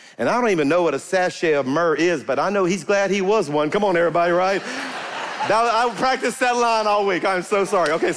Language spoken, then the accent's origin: English; Louisiana, United States; I'm from South Louisiana. It's an Olympic sport down there, all right?